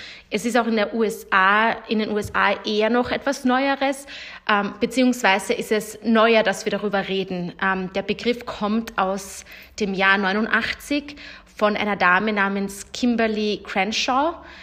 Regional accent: Austria; startend mit der Dachregion und hier natürlich meiner Heimat Österreich.

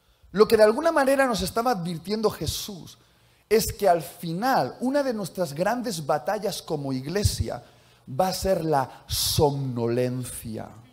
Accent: Dominican Republic; Ah, no, yo soy de la República Dominicana.

